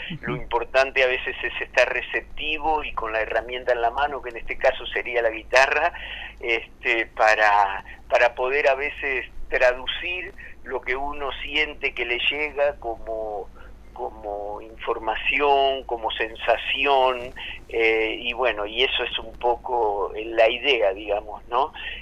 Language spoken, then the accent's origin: Spanish; Santa Rosa, La Pampa, Argentina; born there; now in El Bolsón, Argentina; No, yo nací en Santa Rosa, La Pampa.